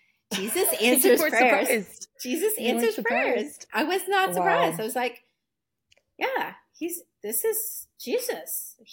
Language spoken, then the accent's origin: English; India; because I'm Indian, and Indian tradition, thousands of years of tradition, is that we have arranged marriages, and that's who you marry.